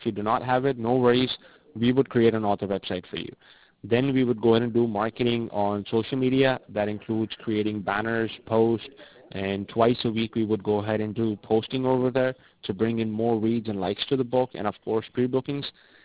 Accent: Mexico; English is a second language; I'm from Mexico. … I'm a Spanish person.

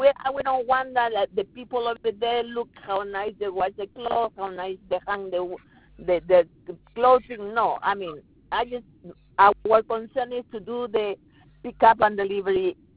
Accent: Colombia; now in Brooklyn, United States; I mean, I'm from Colombia

